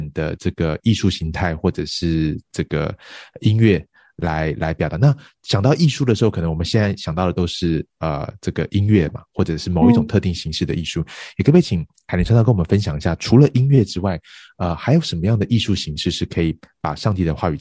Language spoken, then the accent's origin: Chinese; Taiwan; now in United States; 我自己大部分在台湾长大，后来在美国读书，然后在美国牧会